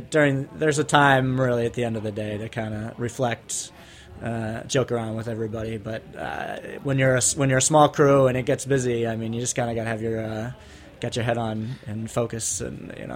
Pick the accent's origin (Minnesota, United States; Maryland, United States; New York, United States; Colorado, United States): Colorado, United States; Colorado, yeah.